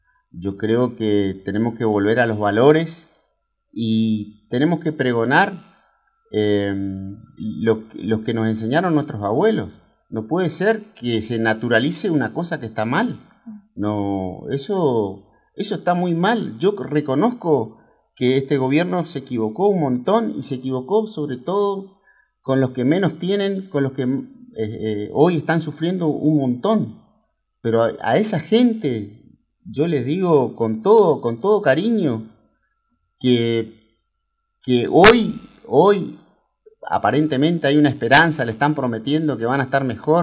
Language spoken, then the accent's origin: Spanish; Santo Tomé, Argentina; que estoy en mi pueblo haciendo una huerta, que me estoy esforzando. Y la verdad, acá en Santo Tomé, yo conozco un montón de gente que hace eso.